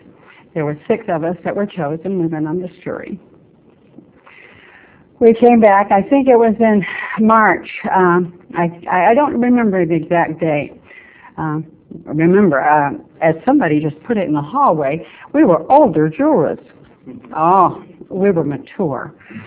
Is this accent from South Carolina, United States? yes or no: yes; Georgetown, South Carolina, United States; moved away as an adult; now in Pembroke, United States; I'm from Pembroke on the South Shore. I'm originally from Georgetown, South Carolina. I moved here in 1960, married my husband, and moved to Pembroke.